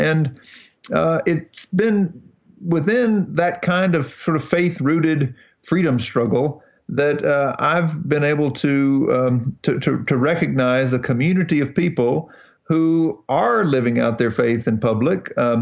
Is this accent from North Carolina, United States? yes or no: yes; North Carolina, United States; I met a minister from my home state here in North Carolina, a fellow by the name of William Barber.